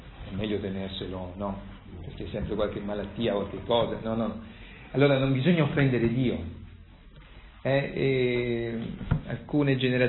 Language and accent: Italian; Grottaglie, Apulia, Italy; Io sono di Grottaglie